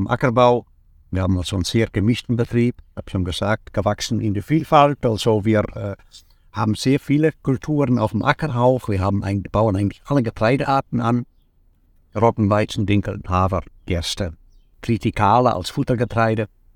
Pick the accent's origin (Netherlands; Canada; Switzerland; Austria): Netherlands; now in Germany; Also wir kommen aus den Niederlanden, alle beide. Und wir haben damals auch Kühe mitgebracht aus den Niederlanden